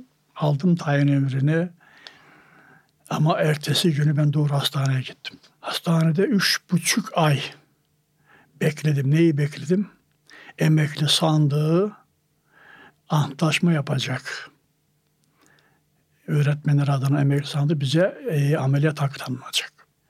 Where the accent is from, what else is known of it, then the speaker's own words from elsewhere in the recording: Trabzon, Turkey; now in Istanbul, Turkey; Aslen Trabzonluyum. Ama bir şekilde İstanbul'a geldim kara trenle.